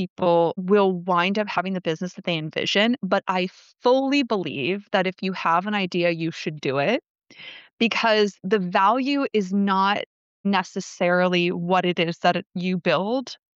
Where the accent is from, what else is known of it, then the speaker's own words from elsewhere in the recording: California, United States; I'm from California, okay?